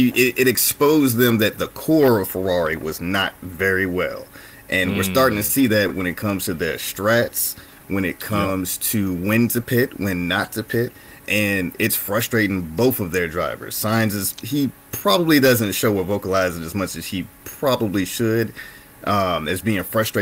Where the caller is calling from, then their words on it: Richmond, Virginia, United States; Richmond, Virginia, my man.